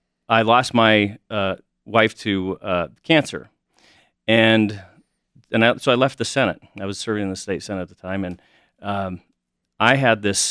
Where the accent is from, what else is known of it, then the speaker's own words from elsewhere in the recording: South Dakota, United States; I grew up in South Dakota, and I grew up riding bulls and hunting deer